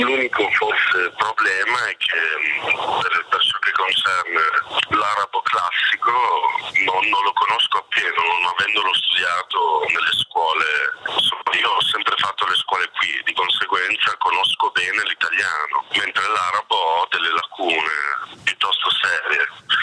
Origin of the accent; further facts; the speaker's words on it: Carpi, Emilia-Romagna, Italy; mi sono trasferito in Emilia con mia madre per raggiungere mio padre che già lavorava qui. Sono cresciuto a Carpi, in provincia di Modena, per poi andare a studiare a Bologna e prima ancora a Modena.